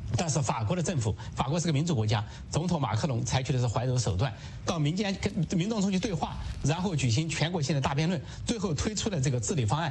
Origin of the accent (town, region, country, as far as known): Hong Kong